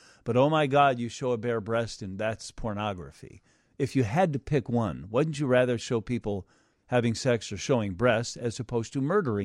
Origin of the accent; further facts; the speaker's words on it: Hinsdale, Illinois, United States; I grew up in Hinsdale. I'm now 66.